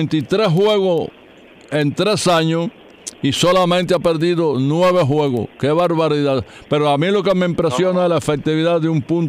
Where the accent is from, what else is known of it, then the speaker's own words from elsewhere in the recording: Victoria de las Tunas, Las Tunas, Cuba; born there; Que en Victoria de las Tunas, donde yo nací, no me han puesto una peña.